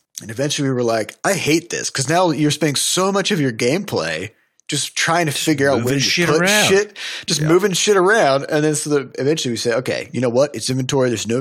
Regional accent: United States; I'm an American.

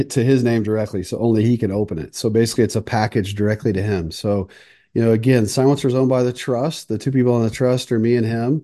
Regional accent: Southern United States, United States; So I grew up in the South.

